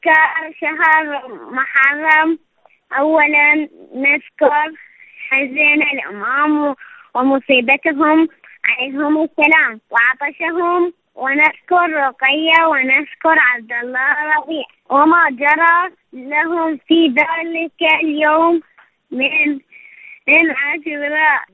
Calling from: Iraq; من العراق.

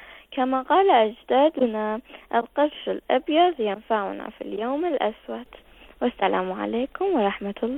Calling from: Iraq; من العراق وأريد أن أتحدث عن المال

